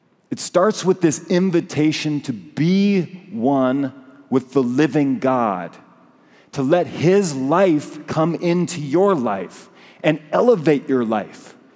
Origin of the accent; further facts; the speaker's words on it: Montana, United States; And then it finally dawned on me that I'm from Montana.